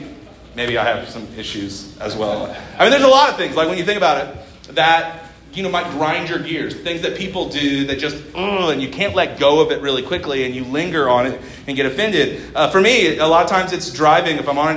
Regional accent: Kokomo, Indiana, United States; I'm a local pastor here in Kokomo. I'm born and raised in Kokomo.

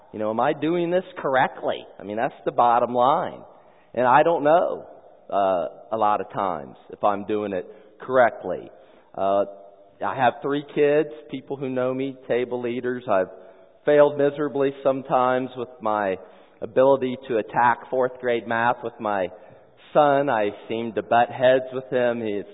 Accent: Anderson, Indiana, United States; And I'm from Anderson, Indiana originally. My parents took me to church all the time. I was a Methodist there.

